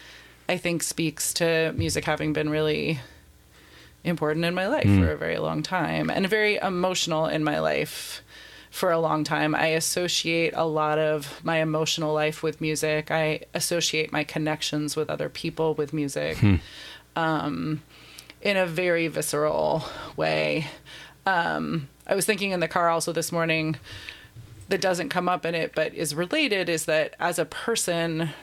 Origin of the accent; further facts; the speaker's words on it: California, United States; Yeah, I grew up in Marin and went to high school in San Francisco. And I was born in West Marin.